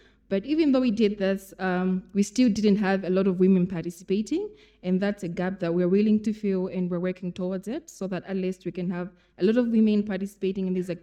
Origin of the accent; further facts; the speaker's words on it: Malawi; English is a second language; I'm from Malawi.